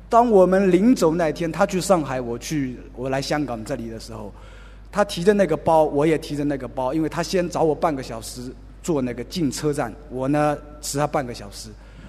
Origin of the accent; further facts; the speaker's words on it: Zhejiang, China; 可能我是来自浙江的